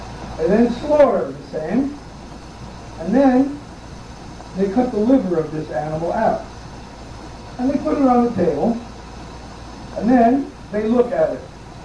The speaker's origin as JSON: {"language": "English", "town": "New York City", "region": "New York", "country": "United States", "tie": "born or raised there", "said": "Now, I grew up in the Bronx, in a fairly rough neighborhood, you know, 50 years ago."}